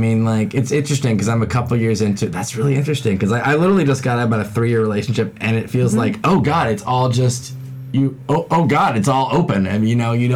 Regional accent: Texas, United States; I grew up Jewish in Texas, and so to have people like be so loud about it, was awesome.

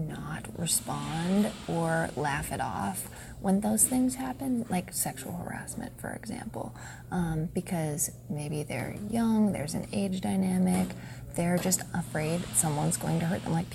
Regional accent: Pacific Northwest, United States; Yeah, I'm from the Northwest, so that's just not a thing. And also being raised kind of, like, in the country, redneck, whatever

